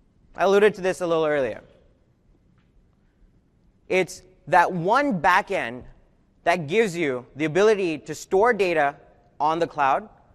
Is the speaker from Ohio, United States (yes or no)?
no; Houston, Texas, United States; I actually grew up in the area. I'm from Houston. I went to school in Austin.